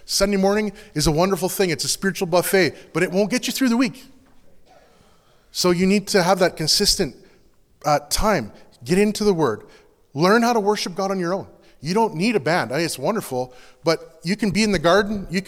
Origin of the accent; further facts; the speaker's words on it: Canada; okay, guys, we're so Canadian